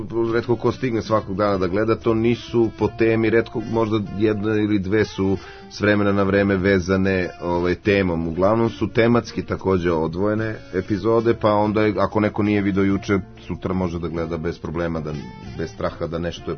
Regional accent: Kraljevo, Šumadija and Western Serbia, Serbia; uglavnom po unutrašnjosti, ja sam odrastao u Kraljevu

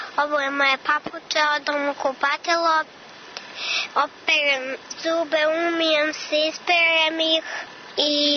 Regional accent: Southern and Eastern Serbia, Serbia; Godine dolazim iz Toplice

